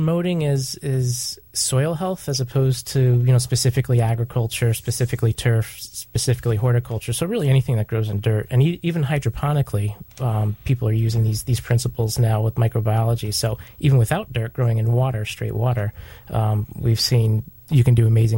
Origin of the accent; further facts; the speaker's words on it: Connecticut, United States; I'm from Connecticut, and we're currently located in North Branford, Connecticut.